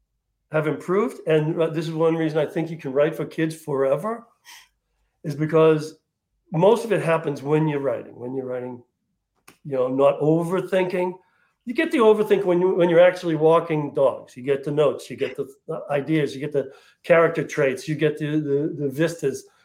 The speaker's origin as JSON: {"language": "English", "town": "Jamaica Plain", "region": "Massachusetts", "country": "United States", "tie": "born or raised there", "also_born_or_lived": "Ireland", "said": "I grew up in Jamaica Plain, and when I left, yeah, it was like a what's his name?"}